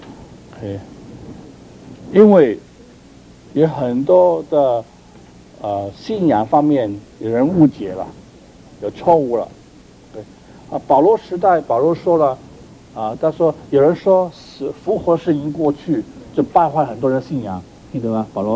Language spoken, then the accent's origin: Chinese; China; 学了西方神学才可以建立我们中国人神学。